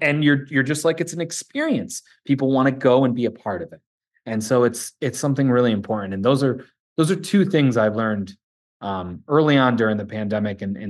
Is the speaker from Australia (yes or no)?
no; Buffalo, New York, United States; I'm from Buffalo, right? So I'm a Buffalo Bills fan.